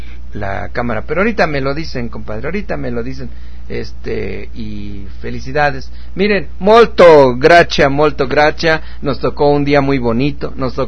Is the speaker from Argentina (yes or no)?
no; United States; aunque soy chaparrito y parezco de Alemania, de Oaxaca, cabrón, pero soy de aquí, de los United States.